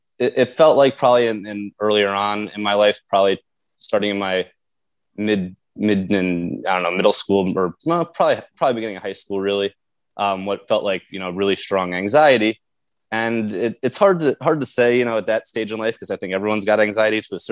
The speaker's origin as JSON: {"language": "English", "town": "New Rochelle", "region": "New York", "country": "United States", "tie": "born or raised there", "said": "I'm a native of Westchester. I'm from New Rochelle originally. Grew up through the New Rochelle School District. So I know Westchester well."}